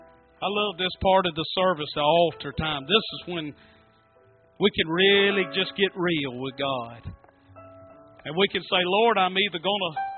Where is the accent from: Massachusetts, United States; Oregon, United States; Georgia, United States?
Georgia, United States; Statesboro; my church where I grew up at in Statesboro, it seats about 700 people.